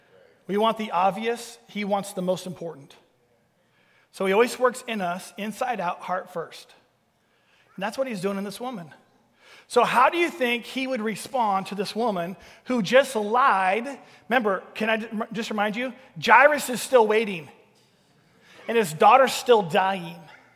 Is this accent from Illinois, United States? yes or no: no; Vancouver, Washington, United States; So I grew up in Vancouver till sixth grade.